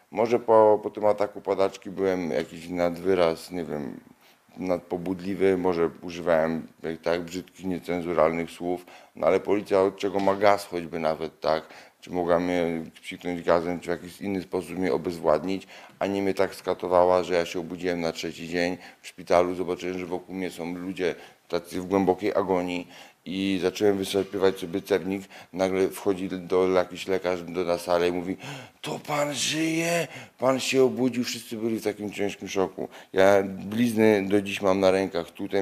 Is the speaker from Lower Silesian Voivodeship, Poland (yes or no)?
yes; Jelenia Góra, Lower Silesian Voivodeship, Poland; pochodzę z Jeleniej Góry